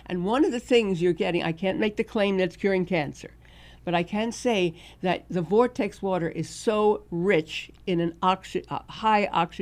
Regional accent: New York, United States; I'm a New York Jew, and I have to stay with that, okay?

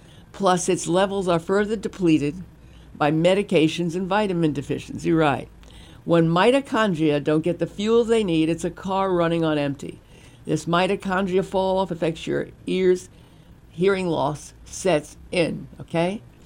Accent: Brooklyn, New York, United States; I grew up in the Brooklyn. Come on, I say that, but every time I say that, I think of I'm born, raised in Brooklyn.

